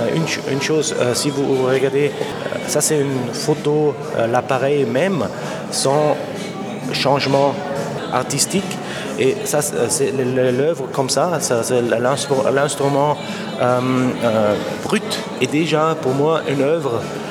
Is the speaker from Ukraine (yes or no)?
no; Austria; Et je viens d'Autriche, j'ai fait mes études là-bas, à l'université.